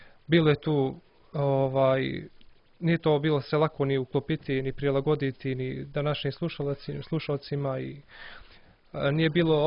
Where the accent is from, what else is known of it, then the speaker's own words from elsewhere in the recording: Zeta, Montenegro; jer ja sam iz Zeta